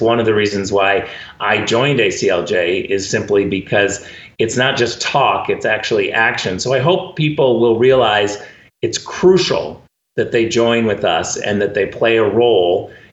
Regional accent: California, United States; Look, I come from California, and we had an amazing governor, Ronald Reagan, who became president of the United States.

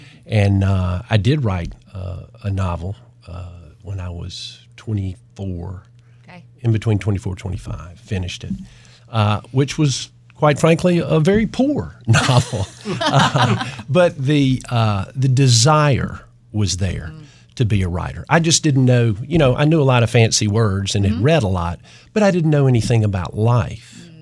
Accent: Rock Hill, South Carolina, United States; I was born and raised in Rock Hill, which was a much different city back then, as you can imagine. I attended Northwestern High School, went to Clemson University undergrad, and then the University of South Carolina Law School.

